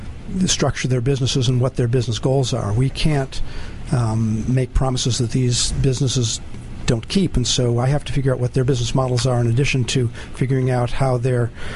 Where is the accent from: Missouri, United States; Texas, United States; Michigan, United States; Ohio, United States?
Michigan, United States; Detroit; I was building models, and growing up in Detroit, you had two major model companies.